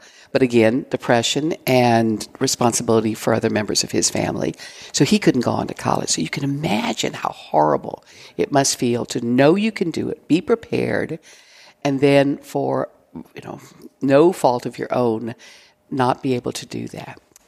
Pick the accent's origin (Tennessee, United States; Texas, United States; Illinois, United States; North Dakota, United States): Texas, United States; Brownsville; I grew up in Brownsville. My father was from Monterrey